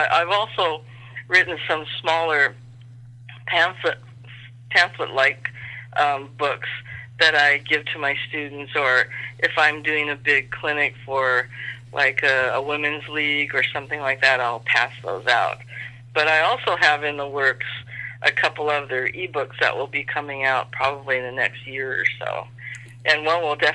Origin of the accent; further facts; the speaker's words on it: Seattle, Washington, United States; No, I was raised in Seattle, born in Seattle.